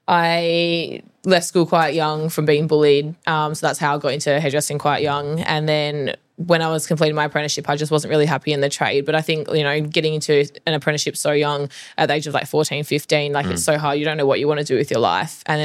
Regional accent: Perth, Western Australia, Australia; So I did my apprenticeship in Perth because I'm from Perth.

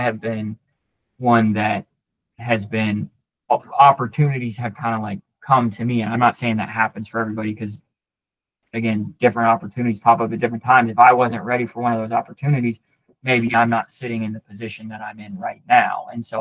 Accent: Iowa, United States; we're from Iowa, right? So we want to get to the South. Nobody wants to be in Iowa in March, I promise.

